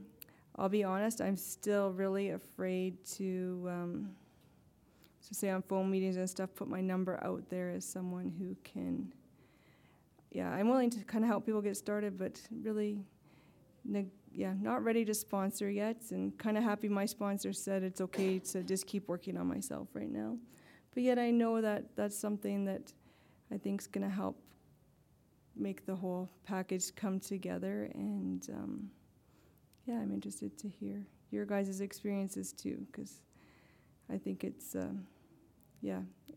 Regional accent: Airdrie, Alberta, Canada; I'm from Airdrie, which is just north of the city here.

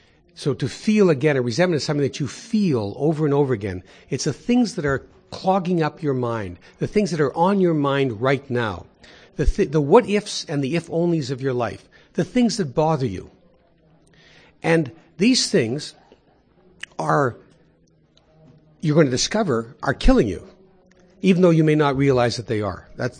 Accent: Canada; Yeah, I am a Canadian. Oh, I'm a Canadian.

